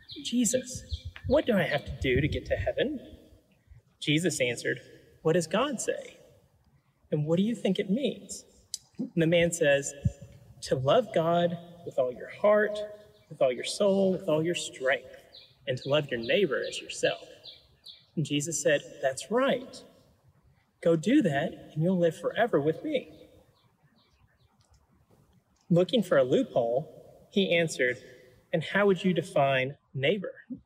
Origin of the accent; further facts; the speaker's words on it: Texas, United States; fair warning, I'm from West Texas, so I hope y'all is something you're comfortable signing.